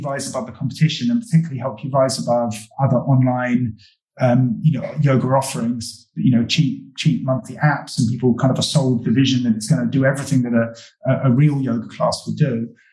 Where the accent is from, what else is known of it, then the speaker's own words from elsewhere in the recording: England, United Kingdom; And as an English person, that's absolutely excruciating.